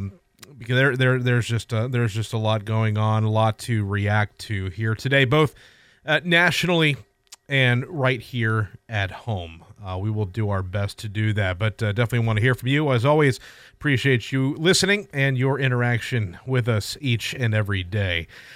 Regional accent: United States; as a human, as an American, as a news person

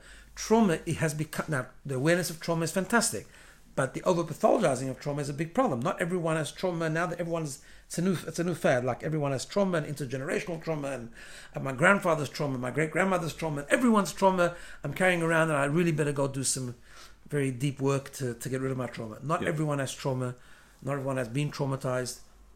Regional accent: South Africa; So when I got married, just to a point, I grew up in South Africa

